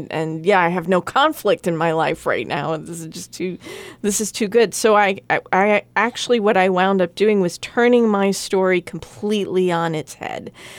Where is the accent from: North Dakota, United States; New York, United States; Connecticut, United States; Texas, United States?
New York, United States; Long Island; also born or lived in Massachusetts / North Carolina; I grew up in Long Island, and but I went to school in Massachusetts, so I spent about 10 years in southeastern Massachusetts. And then I lived in North Carolina for a while, so East Coast was always more my thing.